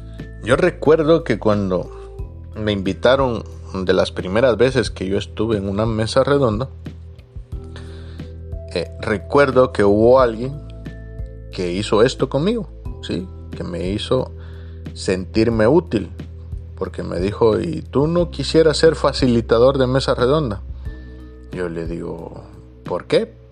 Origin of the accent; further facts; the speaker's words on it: Guatemala; Recuerdo que en mi país hubo un acuerdo que se firmó entre el ministro de Educación y Guatemala